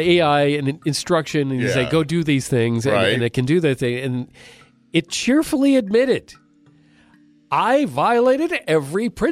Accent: New York, United States; One, I'm a New Yorker. We live with sirens and activity happening all the time.

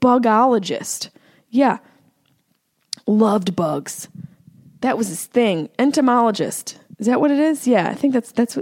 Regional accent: Syracuse, New York, United States; accent: Syracuse; Yeah, there's my Syracuse accent.

